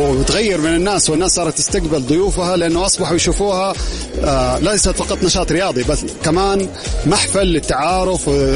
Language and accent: Arabic; Saudi Arabia; وهذا شيء يعني نفتخر به كسعوديين بالدرجة الأولى